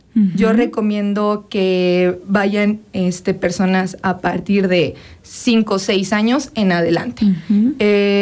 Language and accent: Spanish; Temixco, Morelos, Mexico; Yo crecí, la mayoría de mi adolescencia fue en Temisco, entonces es una ciudad periférica